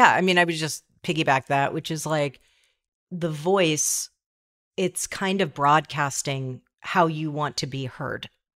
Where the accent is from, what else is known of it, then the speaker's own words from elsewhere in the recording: United States; accent: American; They were trying to iron out my strong American accent.